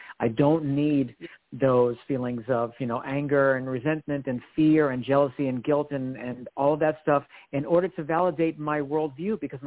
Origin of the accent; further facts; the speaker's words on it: Bronx, New York, United States; I am from the Bronx, and I am a hustler.